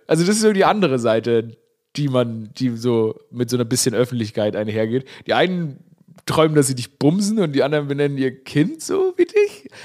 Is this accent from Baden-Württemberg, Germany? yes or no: yes; Stuttgart, Baden-Württemberg, Germany